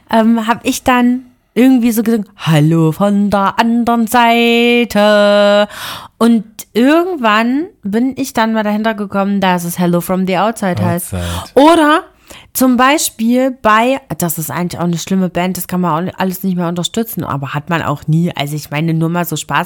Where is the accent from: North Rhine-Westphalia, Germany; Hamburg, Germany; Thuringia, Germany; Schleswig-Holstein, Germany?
Thuringia, Germany; accent: Thuringian; ich habe dann so auf mit meinem thüringischen Dialekt.